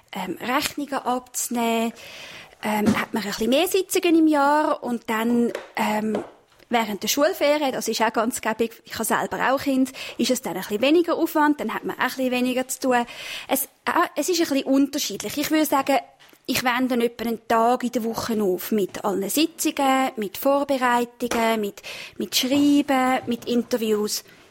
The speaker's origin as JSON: {"language": "German", "country": "Switzerland", "said": "Bei uns in der Schweiz haben wir ja den grossen Vorteil im Vergleich zu den USA, dass wir verschiedene Parteien haben."}